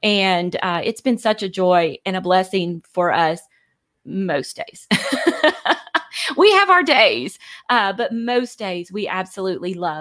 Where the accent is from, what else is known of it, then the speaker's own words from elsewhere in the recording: Alabama, United States; I am from Alabama, if you didn't notice the accent.